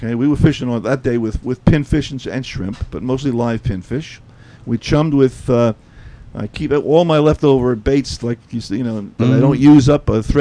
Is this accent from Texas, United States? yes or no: no; New York, United States; I'm from New York originally. We've been living here about the last 11 years.